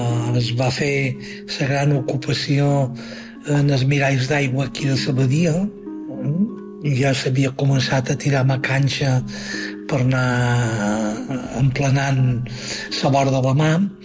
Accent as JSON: {"language": "Catalan", "town": "Sant Antoni de Portmany", "region": "Balearic Islands", "country": "Spain", "tie": "born there", "said": "vaig néixer aquí a Sant Antoni de Portmany, en el forn de Can Rafal, just davant l'església, un 12 de juliol de l'any 1957"}